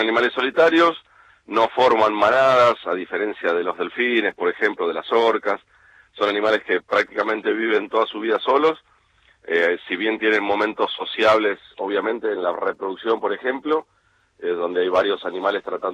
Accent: San Fernando, Buenos Aires Province, Argentina; born there; moved away as an adult; Mira, yo soy nacido en San Fernando, en Buenos Aires, y a los 19, 20 años conocí este lugar por venir de vacaciones, y me enamoré

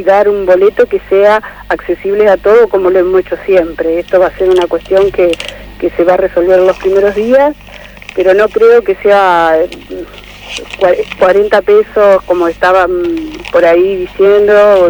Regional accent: Lomas del Mirador, Buenos Aires Province, Argentina; Yo me crié en Lomas del Mirador. Yo tengo 54 años.

